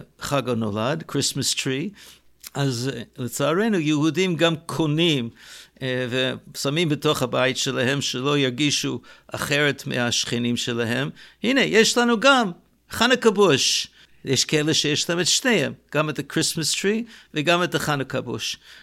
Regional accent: Canada; אני גדלתי בקנדה

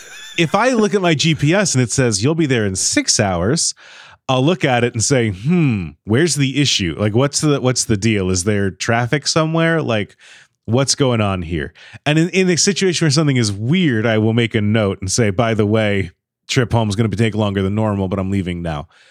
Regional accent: Kentucky, United States; multiple times a year I make a drive to my hometown in Kentucky.

